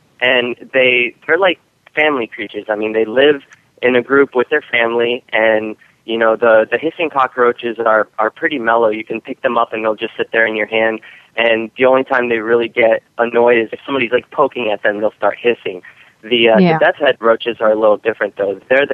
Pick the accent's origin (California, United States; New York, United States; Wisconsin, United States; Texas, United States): New York, United States; New York City; Well, I grew up in New York, so there weren't really lots of bugs and animals that you can really find over there because I was in the city.